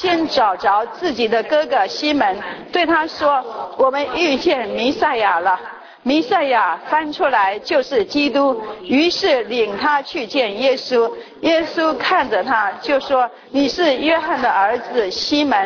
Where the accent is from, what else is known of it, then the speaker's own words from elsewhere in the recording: Taiwan; 就譬如说我们从台湾来的人